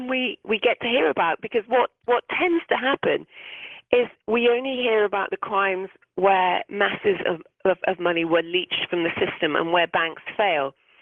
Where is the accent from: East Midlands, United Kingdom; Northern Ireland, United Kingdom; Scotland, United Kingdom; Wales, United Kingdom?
Wales, United Kingdom; I grew up in South Wales, and I had a dream, which was to be a writer.